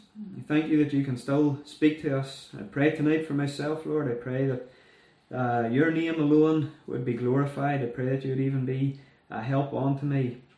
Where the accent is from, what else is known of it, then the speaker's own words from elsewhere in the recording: Londonderry, Northern Ireland, United Kingdom; many of you know me. I was born and raised in Londonderry and I attended Londonderry Free Presbyterian Church for in and around 10 years.